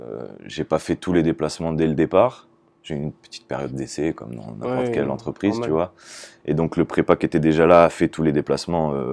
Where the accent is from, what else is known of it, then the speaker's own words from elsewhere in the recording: Montélimar, Auvergne-Rhône-Alpes, France; Donc, moi je suis originaire de la Drôme, donc Montélimar.